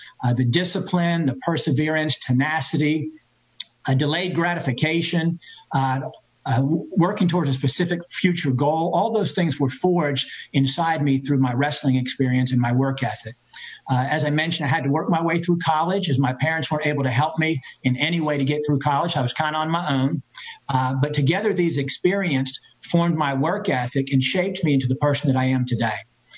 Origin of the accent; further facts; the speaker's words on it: Lynchburg, Virginia, United States; I grew up in the Lynchburg area, moved there when I was 9 years old.